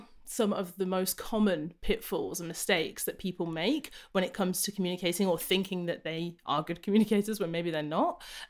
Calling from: London, United Kingdom; I'm in London, well, near London, and it is 6 p.m.

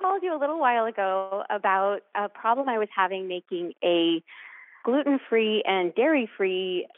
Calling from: Lexington, Massachusetts, United States; I'm calling from Lexington, Massachusetts.

